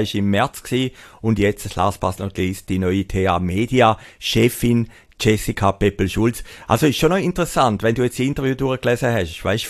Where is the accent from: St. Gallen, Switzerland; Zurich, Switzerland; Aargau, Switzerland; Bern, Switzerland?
Zurich, Switzerland; Aber da muss man richtig sagen, als Zürcher höchstwahrscheinlich ist Basel jetzt wirklich der richtige Ort für den